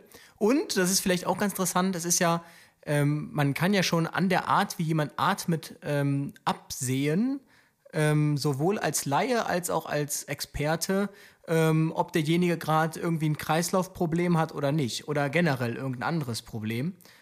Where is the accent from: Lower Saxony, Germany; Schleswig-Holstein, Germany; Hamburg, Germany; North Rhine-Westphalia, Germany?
North Rhine-Westphalia, Germany; Aachen